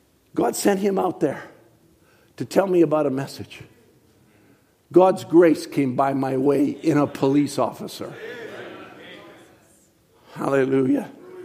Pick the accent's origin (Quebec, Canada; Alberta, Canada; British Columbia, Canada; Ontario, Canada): British Columbia, Canada; Richmond; also born or lived in Vancouver; I was raised in Vancouver. I was raised in Richmond.